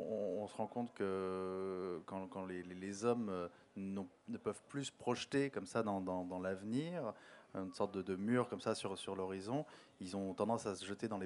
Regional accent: Centre-Val de Loire, France; je vis en région parisienne, mais au départ, je viens du Berry

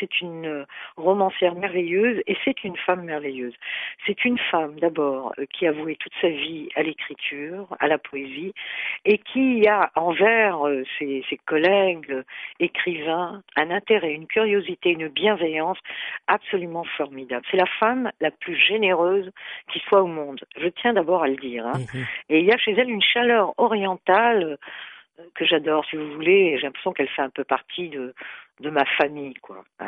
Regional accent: Egypt; Chaque fois que j'ai envie d'écrire, c'est sur cette partie de l'histoire de mon enfance en Égypte

